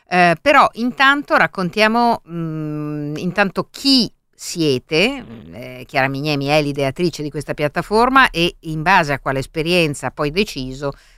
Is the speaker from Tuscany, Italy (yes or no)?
no; Milan, Lombardy, Italy; Anche noi siamo milanesi da sempre